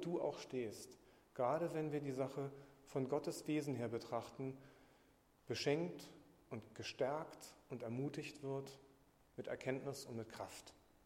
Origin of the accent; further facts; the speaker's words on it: Magdeburg, Saxony-Anhalt, Germany; Jetzt hat er so ein bisschen mit reingenommen, was uns als Magdeburger beschäftigt.